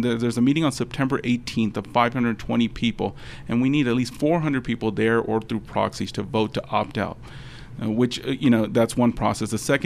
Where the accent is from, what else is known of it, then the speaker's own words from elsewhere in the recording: Philadelphia, Pennsylvania, United States; I became a registered Republican at the age of 18 in the city of Philadelphia. That's my hometown.